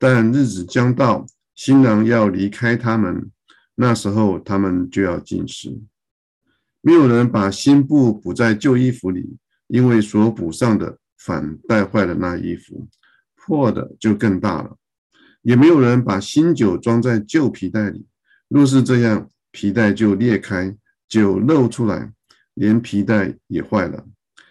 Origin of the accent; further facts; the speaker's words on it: China; now in United States; 比如说我们中国人的节日有新年、端午节、中秋节